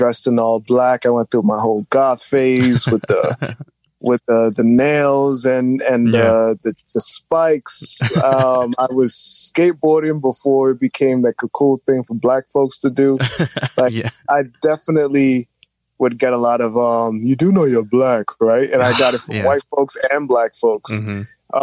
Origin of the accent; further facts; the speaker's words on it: New York City, New York, United States; You know, I grew up in New York City all my life. You know, kids who speak like this.